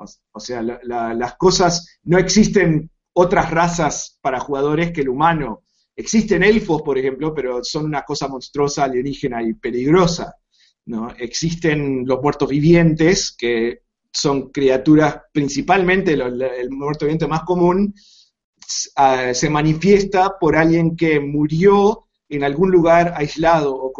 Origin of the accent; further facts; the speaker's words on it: Canada; porque originalmente vengo de Canadá, es parte del mundo anglo y el énfasis está ahí